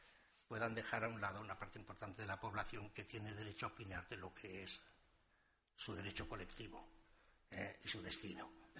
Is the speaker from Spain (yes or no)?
yes; Navarre, Spain; Yo soy navarro, y empecé mi carrera política en el País Vasco